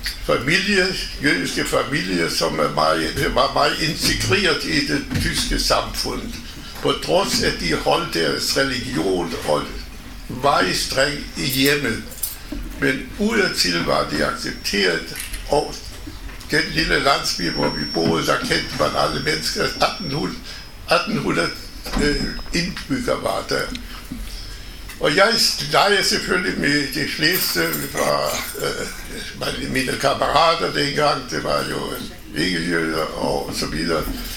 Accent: Germany; now in Denmark; jeg er født i Tyskland, og det er jo bare dengang under nazismen. Da Hitler kom til magten, der var jeg 10 år gammel. Og så var det jo det, altså jeg var den eneste jøde i den skole

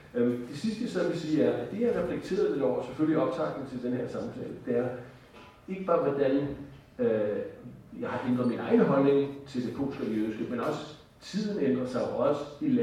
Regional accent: Bagsværd, Capital Region of Denmark, Denmark; Jeg voksede op i Bagsvær, og var altid meget bevidst, i hvert fald fra en meget tidlig tid, at jeg var jøde.

